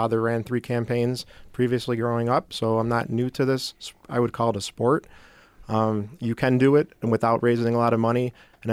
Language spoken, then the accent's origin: English; Buffalo, New York, United States; I will say I grew up in Buffalo. I lived there until 1998.